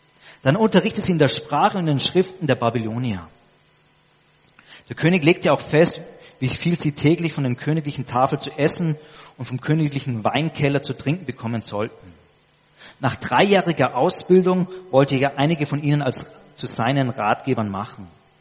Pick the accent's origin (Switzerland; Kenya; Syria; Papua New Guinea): Papua New Guinea; Und ich bin in Papua-Neuguinea aufgewachsen, da gibt es über 60 verschiedene Bananensorten.